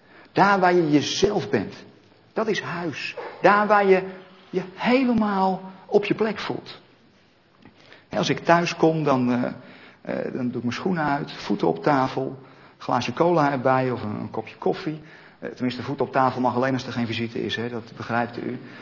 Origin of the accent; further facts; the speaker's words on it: Amersfoort, Utrecht, Netherlands; maar dat wist u al, ik kom uit Amersfoort.